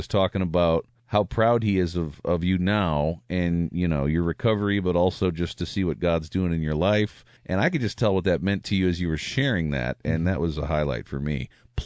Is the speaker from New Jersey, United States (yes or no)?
no; Ottawa, Illinois, United States; We grew up in the same general area. I'm from Ottawa, Illinois, and he's from Morris, 15, 20 minutes from each other.